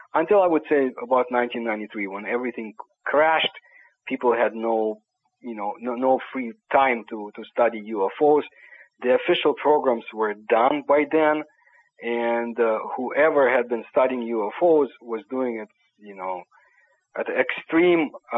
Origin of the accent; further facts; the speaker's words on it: Kyiv, Kyiv City, Ukraine; English is a second language; moved away; I was born in Kiev, Ukraine. I was a regular Soviet boy, citizen, I should say.